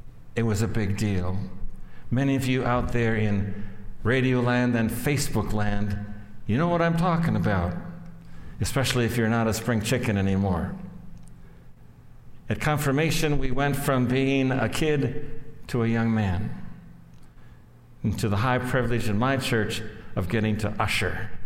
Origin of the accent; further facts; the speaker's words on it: Barney, North Dakota, United States; Our Lord's Supper was a big deal in the little church where I grew up in Barney, North Dakota.